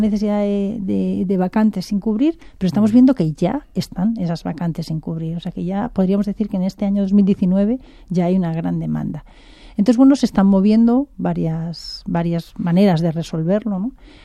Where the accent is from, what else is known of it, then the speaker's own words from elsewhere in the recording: Madrid, Community of Madrid, Spain; Yo soy de Madrid y encantada de estar aquí, por cierto.